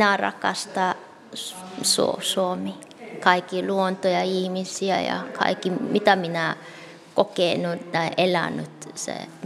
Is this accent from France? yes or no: no; Seoul, South Korea; Finnish is a second language; now in Finland; minä olen Soulista